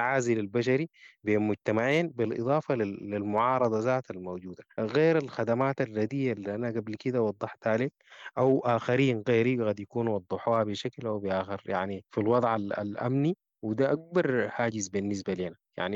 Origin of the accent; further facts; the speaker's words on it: Sudan; معارف المجتمع الغبلي برضو عندهم تمثيل ما يعادل الإدارة الأهلية عندنا في السودان